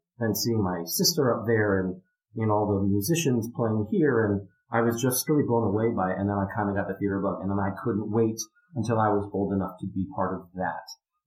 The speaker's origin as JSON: {"language": "English", "region": "New Jersey", "country": "United States", "tie": "born or raised there", "said": "I was about 5 or 6 years old, and I grew up in New Jersey, and my parents took us to a matinee of Annie"}